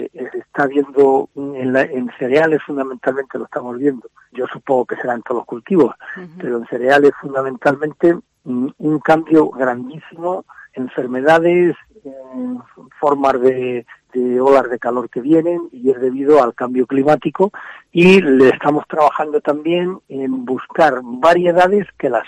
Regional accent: Spain; en España llevamos ya años. ¿Por qué? Pues porque estamos aquí, somos el sur de Europa y estamos aquí ya sufriéndolo hace años.

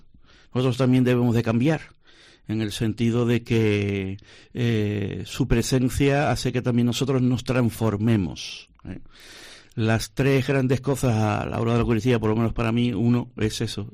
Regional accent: Canary Islands, Spain; prácticamente en todos los pueblos de la isla de Tenerife, donde yo soy originario

